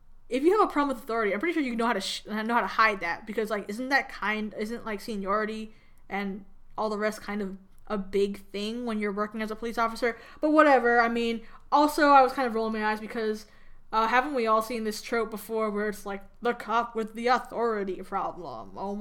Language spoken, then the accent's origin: English; New York, United States; It's weird, too, because I am a New Yorker